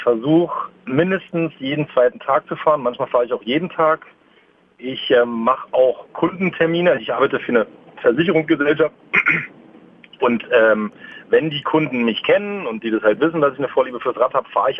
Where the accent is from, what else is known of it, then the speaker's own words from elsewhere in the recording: Berlin, Germany; Also ich komme aus dem Süden von Neukölln, da in Rudow, da ist natürlich eher hat einen dörflichen Touch.